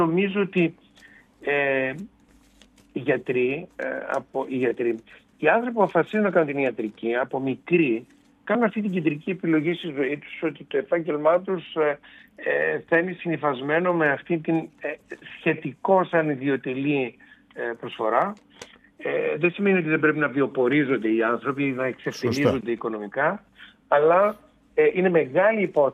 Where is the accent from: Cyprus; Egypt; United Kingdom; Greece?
United Kingdom; γιατί ανατράφηκα στη Μεγάλη Βρετανία, μεγάλωσα